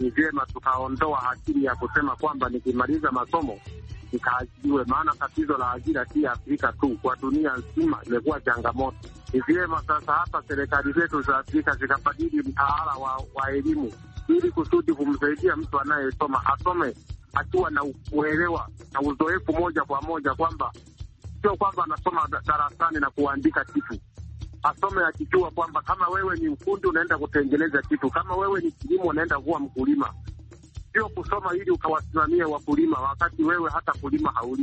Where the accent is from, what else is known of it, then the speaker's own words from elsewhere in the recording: Ilemela, Mwanza, Tanzania; natokea Ilemela Mwanza.